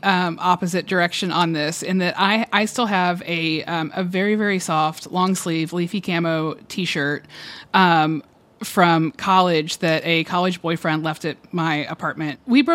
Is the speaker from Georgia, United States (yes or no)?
yes; Georgia, United States; I mean, I'm from Georgia.